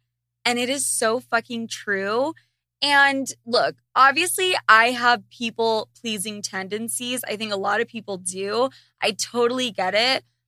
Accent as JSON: {"language": "English", "region": "Utah", "country": "United States", "tie": "born or raised there", "said": "I grew up in Utah, obviously. I went to Catholic school, so I don't know anything about this."}